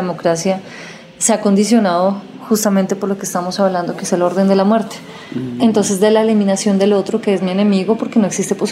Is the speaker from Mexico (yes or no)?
no; Colombia; Nosotros como colombianos estamos en el orden de la guerra